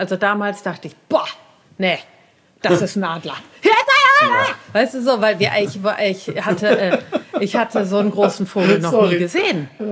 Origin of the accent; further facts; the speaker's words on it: Cologne, North Rhine-Westphalia, Germany; in Braunsfeld, da wo ich herkomme, also ein bisschen außerhalb von, nee, ist ja total Köln, ist auch noch Innenstadt, aber da, wo der Stadtwald ist, also nahe des Stadtwaldes.